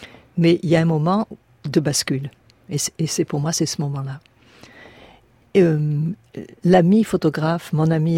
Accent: Aix-en-Provence, Provence-Alpes-Côte d'Azur, France; also born or lived in New York; now in Paris, France; quand je suis venue d'Aix-en-Provence à Paris.

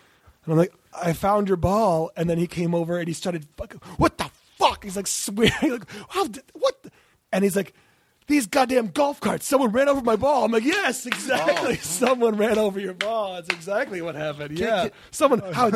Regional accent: Ann Arbor, Michigan, United States; I grew up in Ann Arbor, Michigan

